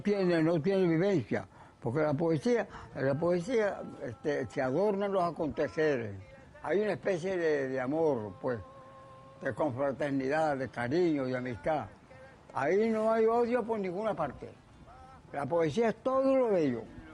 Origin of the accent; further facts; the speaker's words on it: Los Millanes, Nueva Esparta, Venezuela; born there; Yo nací aquí en Los Millanes, por allá en un ranchito de palmas de coco que había por allá, por la otra calle.